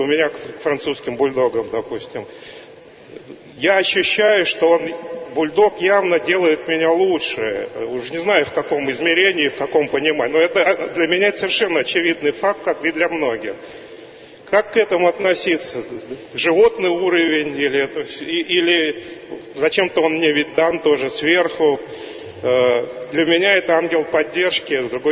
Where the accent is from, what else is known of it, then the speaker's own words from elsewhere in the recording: Moscow, Russia; из Москвы.